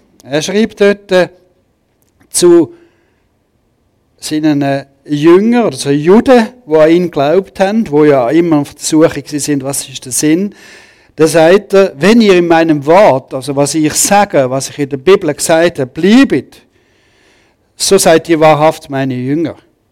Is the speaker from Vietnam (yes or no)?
no; St. Gallen, Switzerland; Ich bin aufgewachsen im St. Galler Rinntal. Meine Eltern sind Österreicher, darum kommt der Name … das ist so ein Spezialname von slowenischen Grenzen zu Österreich, Kärnten.